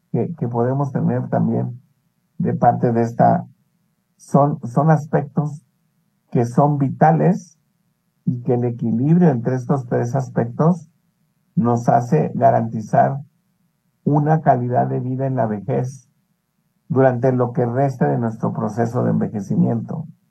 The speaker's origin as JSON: {"language": "Spanish", "country": "Mexico", "said": "como mexicano y como a un adulto que me voy encaminando hacia llegar a tener los 60 años"}